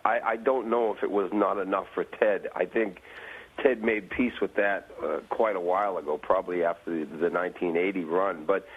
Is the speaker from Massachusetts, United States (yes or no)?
yes; Boston, Massachusetts, United States; I'm from Boston. What can I say?